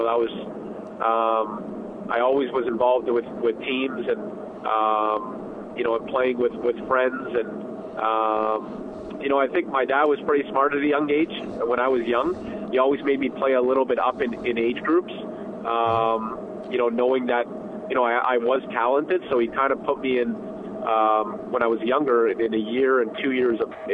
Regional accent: Canada; And, as any Canadian kid, I think you get into it early.

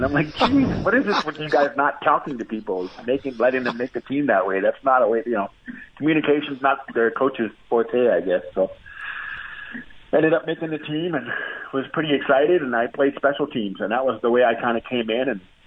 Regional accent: Canada; born there; my dad kind of let it slip that I was born in Canada

